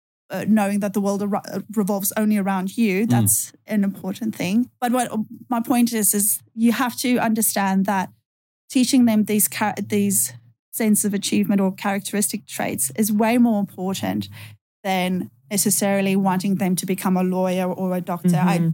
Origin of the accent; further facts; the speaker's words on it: South Africa; born there; moved away; I do come from a different country. So I was born in South Africa